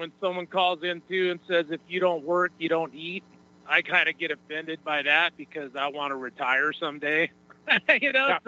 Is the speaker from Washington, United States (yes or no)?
yes; Washington, United States; I'm from Washington State.